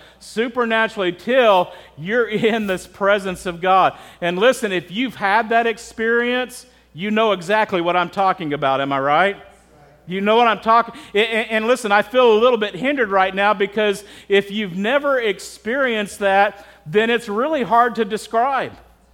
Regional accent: Texas, United States; We're from Midwest, we're from Texas. They know how to have thunderstorms there, I want you to know.

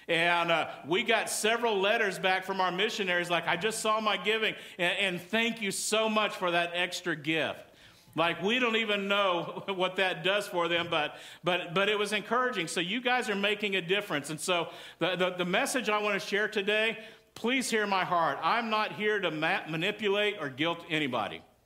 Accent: Texas, United States; Hey, listen, just in case you didn't know, I am from Texas, so every now and then that's going to come out.

